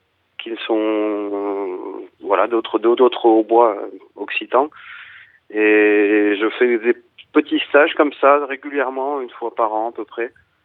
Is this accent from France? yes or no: yes; Nouvelle-Aquitaine, France; Je suis du Poitou.